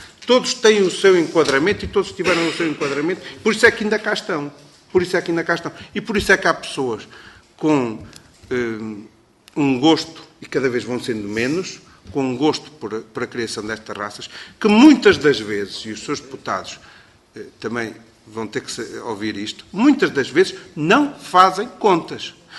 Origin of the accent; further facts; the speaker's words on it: Portugal; eu sou português